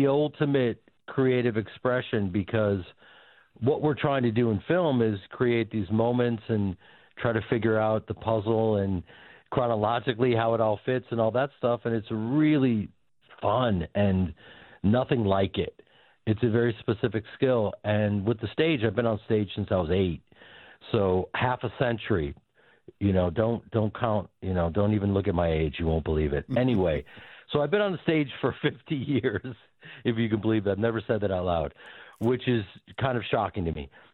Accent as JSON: {"language": "English", "town": "Chicago", "region": "Illinois", "country": "United States", "tie": "born or raised there", "said": "I grew up in Chicago on the stages there doing improv."}